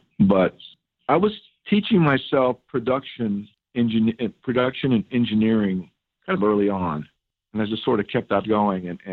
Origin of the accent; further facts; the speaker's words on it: California, United States; Because I grew up in the Bay Area and just playing in bands, playing guitar in rock bands, rock, pop, whatever.